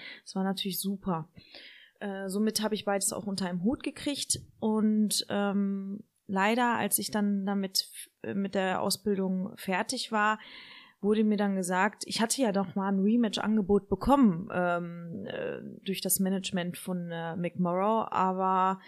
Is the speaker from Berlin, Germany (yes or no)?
no; Herne, North Rhine-Westphalia, Germany; born there; ich bin in Herne geboren. Ich, meine Eltern kommen aus Marokko.